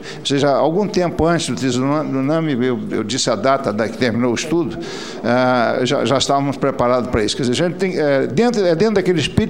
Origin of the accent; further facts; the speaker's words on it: Sumidouro, Rio de Janeiro, Brazil; a minha terra, eu sou de Sumidouro, Friburgo, foi atingida por aquele impacto.